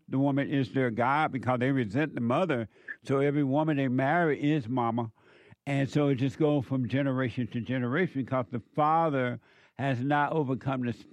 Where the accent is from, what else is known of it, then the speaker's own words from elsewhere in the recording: Alabama, United States; Because I grew up in Alabama on a plantation. It was amazing.